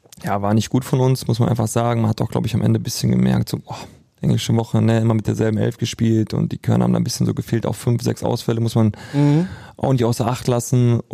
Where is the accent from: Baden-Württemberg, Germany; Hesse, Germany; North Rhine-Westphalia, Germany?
North Rhine-Westphalia, Germany; Wir kommen aus dem Ruhrpott, ne, oder?